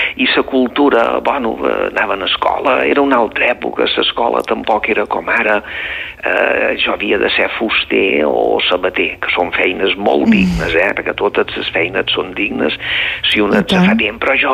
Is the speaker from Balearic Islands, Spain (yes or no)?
yes; Balearic Islands, Spain; jo som menorquí